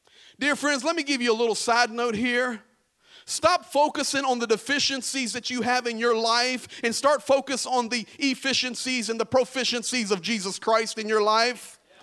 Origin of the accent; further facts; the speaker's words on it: Buckingham, Virginia, United States; born there; also born or lived in California / Arizona; now in Pittsburgh, United States; Now, I was born in Buckingham, Virginia. I've lived all over. I've planted some churches in California and Arizona. I now live just north of Pittsburgh, Pennsylvania